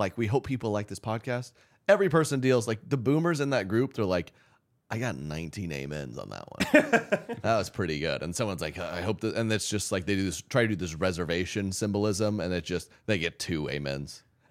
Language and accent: English; Oklahoma, United States; Yeah, I grew up in Oklahoma, like one of a great place of Native American heritage.